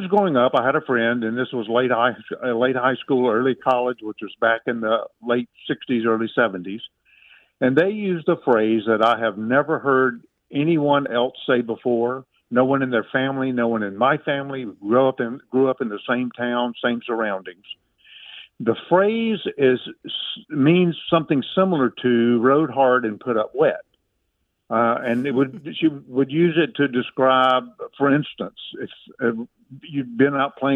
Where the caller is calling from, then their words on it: Virginia, United States; I'm calling from Virginia.